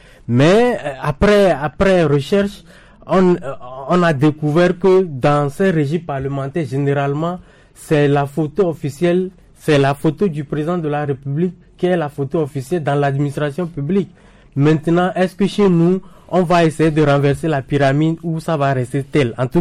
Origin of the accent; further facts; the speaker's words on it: Togo; Moi, je suis heureux en tant que Togolais que ça soit le président de notre pays qui soit désigné médiateur entre la RDC et le Rwanda.